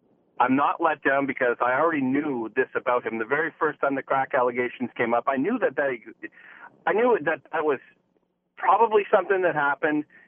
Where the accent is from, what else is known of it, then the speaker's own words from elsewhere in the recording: Toronto, Ontario, Canada; I would not hesitate to say I'm from Toronto or from Canada